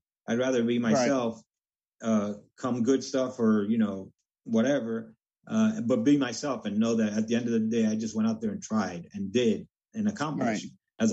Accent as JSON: {"language": "English", "town": "Hoboken", "region": "New Jersey", "country": "United States", "said": "I'm from Hoboken."}